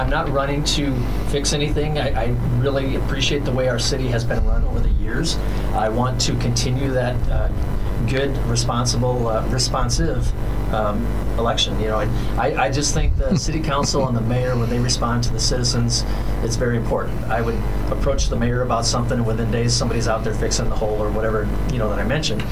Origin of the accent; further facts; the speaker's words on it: Sioux City, Iowa, United States; you know, I came from Sioux City, and you can get too big and some of the negative things that come with too much growth.